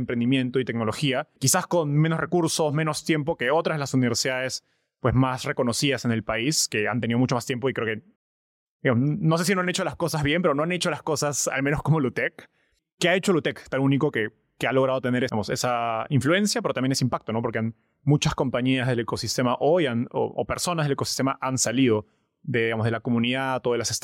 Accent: Peru; Somos dos peruanos, estamos en Perú ahorita

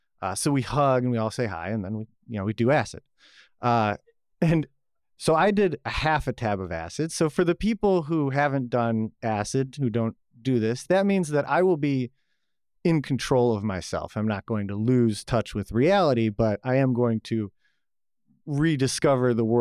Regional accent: Buffalo, New York, United States; born there; I was born in Buffalo, New York, the land of plenty.

